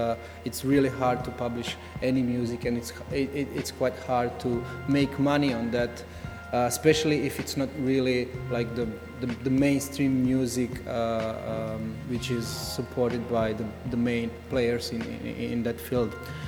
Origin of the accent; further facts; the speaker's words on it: Croatia; I'm from Croatia, Multimedia Institute.